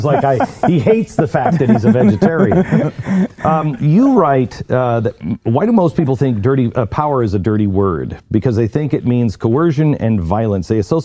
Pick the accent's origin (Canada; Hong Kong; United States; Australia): United States; Seattle, Washington; He came down from his hometown of Seattle, which is also my hometown.